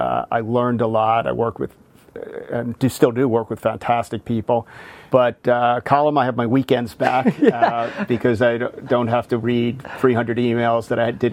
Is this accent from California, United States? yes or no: no; Bronxville, New York, United States; born there; also born or lived in Yonkers; I was born in Bronxville, but quickly, my brother, I'm the oldest of seven, my brother Bill, who's 15 months younger than I am, right before he was born, my parents moved to Yonkers.